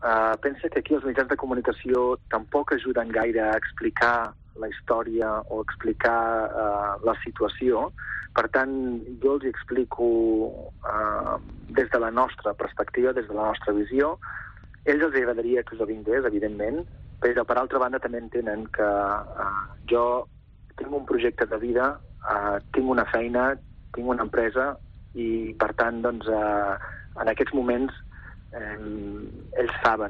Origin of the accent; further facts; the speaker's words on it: Catalonia, Spain; jo com a espanyol o com a català he admirat